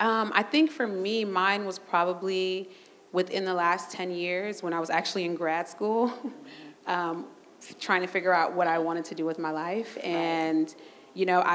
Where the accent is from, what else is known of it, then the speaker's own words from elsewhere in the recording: United States; I'm Nigerian-American.